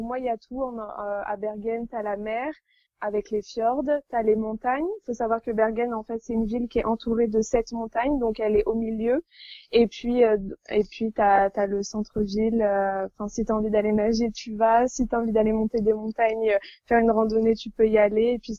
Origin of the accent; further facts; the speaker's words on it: Paris, Île-de-France, France; now in Norway; j'ai fêté mes 18 ans ici en Norvège avec ma famille d'accueil. Et puis, donc je suis parisienne, j'habite en banlieue parisienne. Et actuellement, en Norvège, je suis dans une ville qui s'appelle Bergen, qui est sur la côte ouest, sur la côte ouest de la Norvège